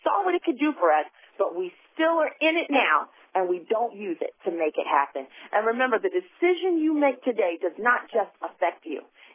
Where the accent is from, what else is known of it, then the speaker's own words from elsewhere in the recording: the South, United States; Now, I grew up in the South going to church, like, seemed like all the time.